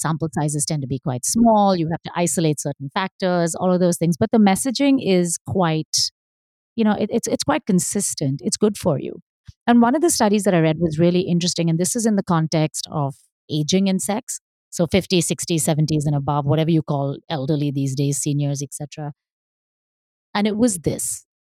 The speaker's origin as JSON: {"language": "English", "town": "Mumbai", "region": "Maharashtra", "country": "India", "tie": "born or raised there", "said": "Growing up in Bombay, on Sunday mornings, their bedroom door would be locked till 10 a.m."}